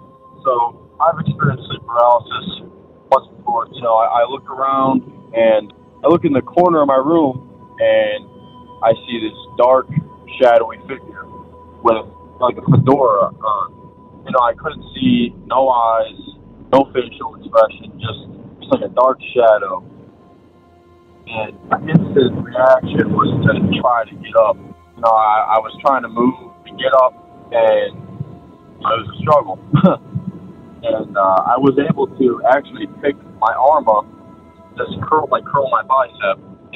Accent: Ohio, United States; I'm from Northern Ohio, around the Cleveland area.

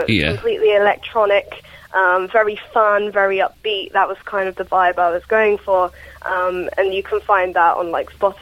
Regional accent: Isle of Wight, South East England, United Kingdom; there was a lot of struggles growing up on the Isle of Wight.

